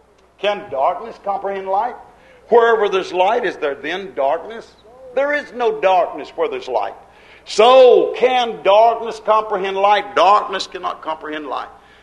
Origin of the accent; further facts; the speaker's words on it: United States; I say our president because I'm an American, that is, as by birth, I'm here in America